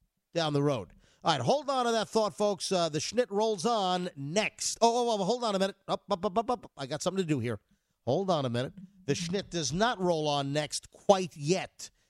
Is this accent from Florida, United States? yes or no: yes; Florida, United States; The state of Florida, my home state, lowered the vaccine age to 50 plus today.